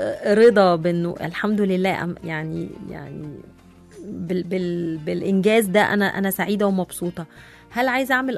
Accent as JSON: {"language": "Arabic", "country": "Egypt", "said": "فيمكن عايزة كمان أحط دايما صورتنا كمصريين في الخارج في الإطار الصحيح"}